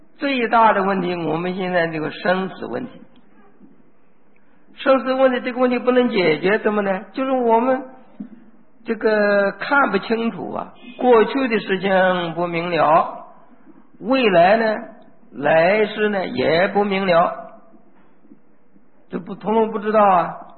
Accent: China; 我们这家人呢，我们中国人东方人呢，这个大多数是啊黄色的

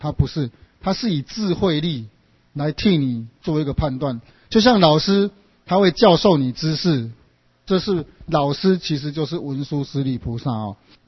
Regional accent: China; 我们中国人很自然的就把它作为一个规范

